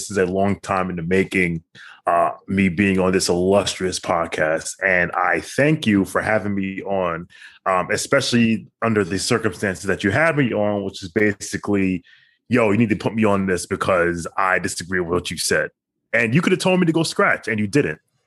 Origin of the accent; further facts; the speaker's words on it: Bronx, New York, United States; now in Philadelphia, United States; I am from the Bronx. Birthplace of hip hop. I currently live in the city of brotherly love, Philadelphia